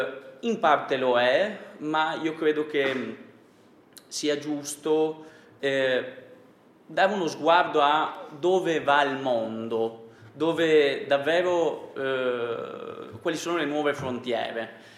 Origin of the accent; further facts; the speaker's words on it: Trieste, Friuli-Venezia Giulia, Italy; now in Genoa, Italy; io sono triestino